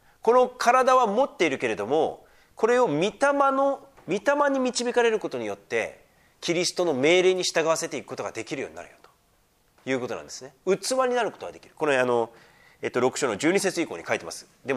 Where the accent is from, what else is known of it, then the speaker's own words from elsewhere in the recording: Sendai, Miyagi, Japan; で、私は仙台出身なんですよ。で、もっと塩辛いんですよ、しょっぱいんだよ。